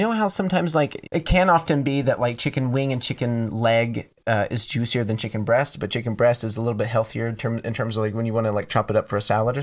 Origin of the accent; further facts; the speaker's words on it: Hawaii, United States; Stop saying it so perfectly. I'm from Hawaii.